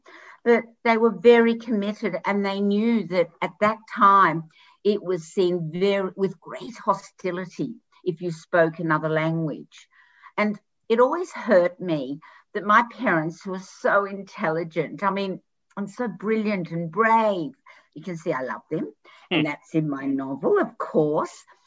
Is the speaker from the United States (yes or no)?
no; Australia; the very first book I actually did get published, Next Stop the Moon, was growing up in Australia in the 60s. With my Hungarian parents and that whole journey.